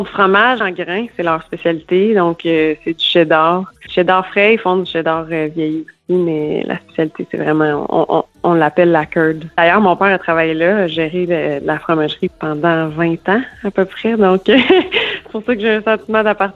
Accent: St. Albert, Ontario, Canada; now in Bromont, Canada; Je suis originaire de Saint-Albert en Ontario, c'est un petit village à 30 minutes d'Ottawa. Et puis, c'est ça, je dis que j'habite dans mon auto souvent, mais normalement là, en pandémie, mettons qu'on est plus chez soi, j'habite en Estrie maintenant à Bromont.

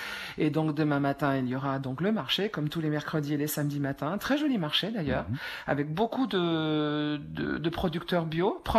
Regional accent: Montélimar, Auvergne-Rhône-Alpes, France; born there; je suis née à Montélimar et j'avais des parents pâtissiers, grands-parents aussi pâtissiers, ouais.

